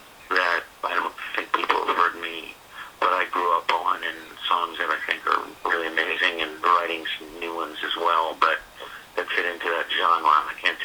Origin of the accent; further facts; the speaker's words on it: New York, United States; also born or lived in New Jersey; a lot of people know I was born and raised in New York and New Jersey, and my relatives lived in Long Island, and I can remember being a kid being out there